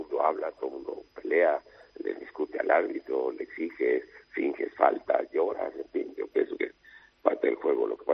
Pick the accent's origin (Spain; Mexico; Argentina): Mexico; Yo soy mexicano y no me gusta que me digan esto, me califiquen por ser mexicano con un calificativo despectivo